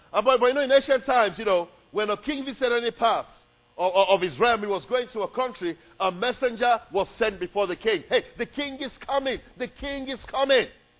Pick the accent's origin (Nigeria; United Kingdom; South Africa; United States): Nigeria; when I was growing up in Nigeria, when the queen was coming